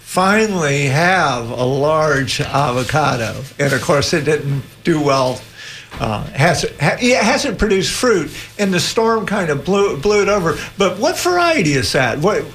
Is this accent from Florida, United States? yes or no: yes; Florida, United States; I grew up in Pinellas, and we moved to Hillsborough County